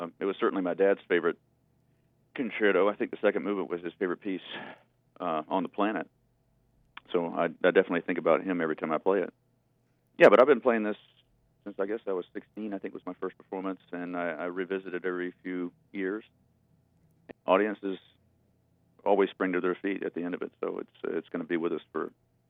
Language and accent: English; Atlanta, Georgia, United States; accent: southern; I'm from Atlanta. I don't know if you can hear my southern accent